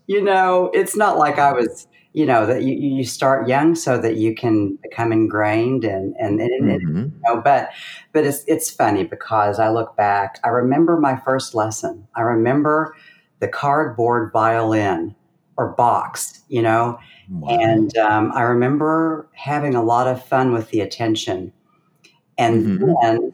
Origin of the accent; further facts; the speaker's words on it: Kentucky, United States; I grew up in Kentucky, which is Western Kentucky along the Ohio River.